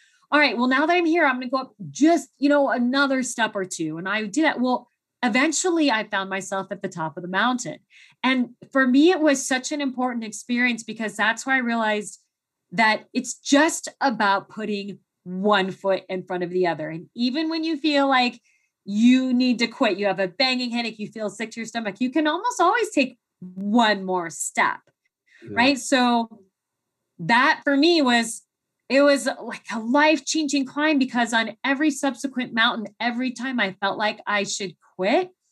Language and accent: English; Phoenix, Arizona, United States; growing up in Phoenix, I didn't have any warm clothes or anything.